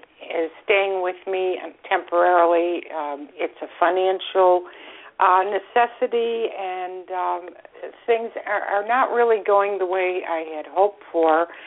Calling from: Florida, United States; I'm calling from Florida.

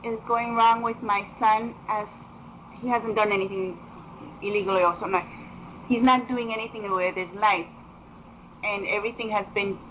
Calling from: Ohio, United States; I'm calling from Ohio.

